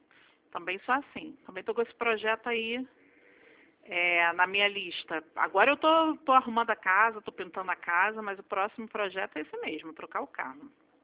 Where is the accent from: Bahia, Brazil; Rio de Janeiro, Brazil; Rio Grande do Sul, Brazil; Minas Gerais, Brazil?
Rio de Janeiro, Brazil; also born or lived in São Pedro da Aldeia / Araruama; Agora eu voltei pra minha terra natal, voltei pro Rio de Janeiro.